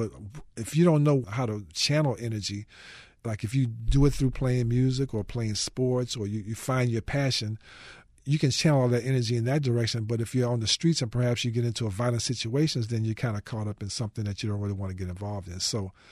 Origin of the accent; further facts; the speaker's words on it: Chicago, Illinois, United States; born there; My father was a musician. I was born in Chicago, so I think I inherited this love of music.